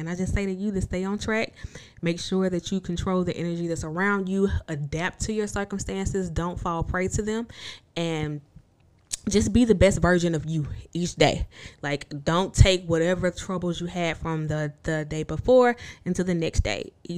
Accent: Jonestown, Mississippi, United States; But I love my hometown. I love Mississippi. Shout out to Jonestown, Mississippi. Shout out to Mississippi as a whole. I love my state and my city, my town. It's a small town

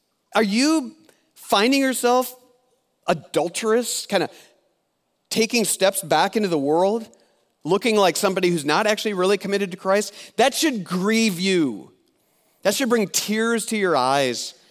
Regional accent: Osage, Iowa, United States; Like, I grew up in Osage, Iowa. You know what our mascot was? The Green Devils, right?

